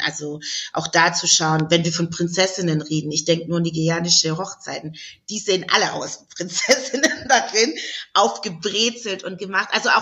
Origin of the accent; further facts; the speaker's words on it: Stuttgart, Baden-Württemberg, Germany; ich komme ja aus Stuttgart